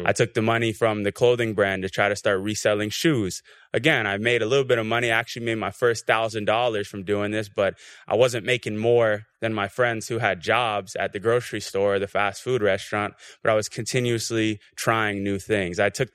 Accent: Florida, United States; Yeah, I'm from Florida, so, you know, I come to Dubai, I had to bring the traffic and the rain.

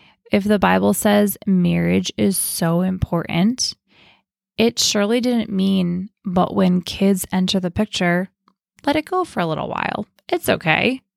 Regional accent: New Jersey, United States; now in Pittsburgh, United States; I grew up in New Jersey. We got married and we live here in Pittsburgh.

